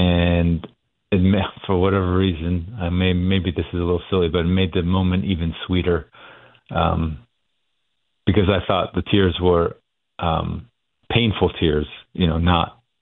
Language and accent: English; United States; born or raised there; also born or lived in Switzerland